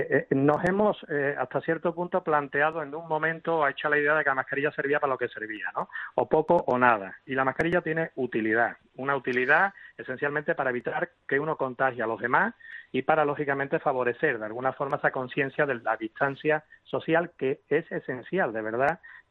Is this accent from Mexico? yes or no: no; Spain; como ciudadanos, como pueblo español, el comportamiento ha sido ejemplar.